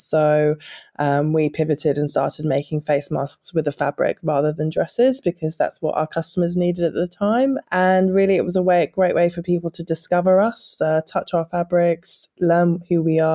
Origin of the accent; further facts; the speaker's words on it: Nigeria; now in Australia; I live in Australia now and I really wanted to have a little piece of home here where I am now. I grew up in Nigeria and I was surrounded by all these beautiful fabrics and prints and colours.